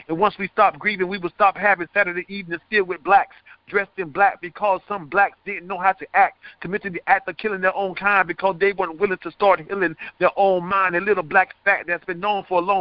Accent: Lake Hamilton, Florida, United States; born and raised in Lake Hamilton, Haines City, Polk County.

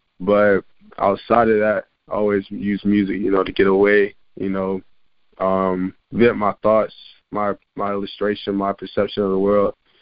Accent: West Palm Beach, Florida, United States; West Palm Beach, Florida, about an hour north of Miami.

